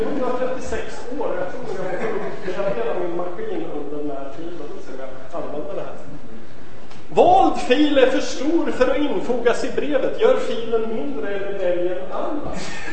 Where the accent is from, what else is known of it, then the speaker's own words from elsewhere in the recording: Norway; Swedish is a second language; alltså jag är norrman egentligen.